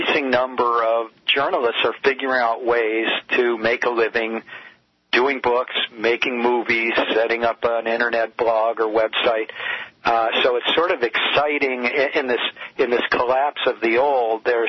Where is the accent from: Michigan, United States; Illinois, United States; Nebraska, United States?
Michigan, United States; Detroit; or the auto workers that I grew up with in Detroit